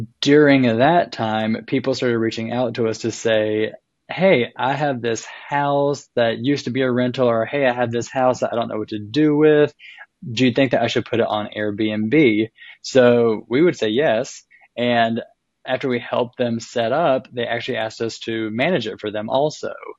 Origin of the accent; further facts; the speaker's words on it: North Carolina, United States; now in Louisville, United States; but I am from North Carolina. We both met in Boone, North Carolina. And I moved to Louisville, Kentucky 10 years ago.